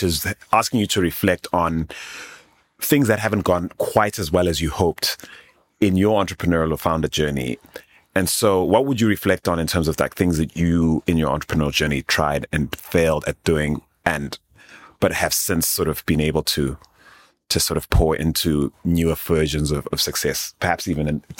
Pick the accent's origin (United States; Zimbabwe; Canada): Zimbabwe; I'm from Zimbabwe. I totally get this. Like, we bring in those Japanese vehicles.